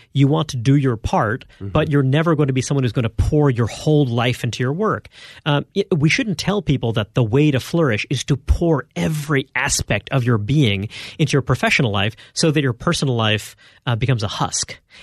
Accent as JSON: {"language": "English", "town": "Brooklyn", "region": "New York", "country": "United States", "tie": "born or raised there", "said": "You know, I grew up in Brooklyn, New York."}